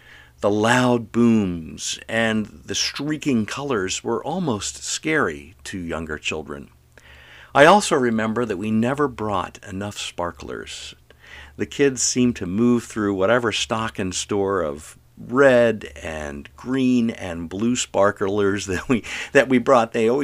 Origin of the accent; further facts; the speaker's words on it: Pennsylvania, United States; other places in my youth growing up in Western Pennsylvania.